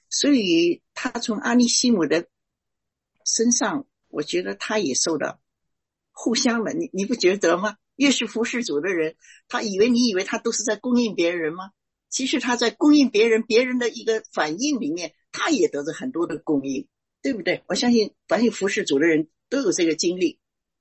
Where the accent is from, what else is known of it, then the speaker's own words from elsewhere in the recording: China; 这个心肠是我们中国人也会常讲，你几头肠子我都知道